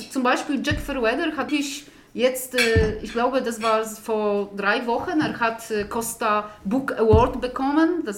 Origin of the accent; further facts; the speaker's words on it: Poland; German is a second language; weil wir sind aus Polen